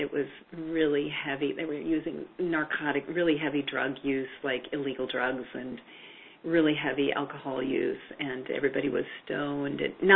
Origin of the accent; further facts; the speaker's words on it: Minnesota, United States; I was living in Minnesota. I grew up in Minnesota, and was going to art school and doing some modeling on the side.